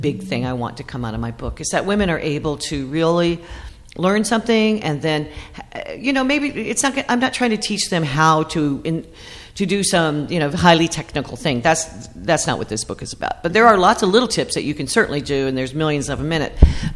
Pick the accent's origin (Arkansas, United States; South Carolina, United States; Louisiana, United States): Arkansas, United States; now in New Jersey, United States; I come from Arkansas originally, where things really many times are not inspected.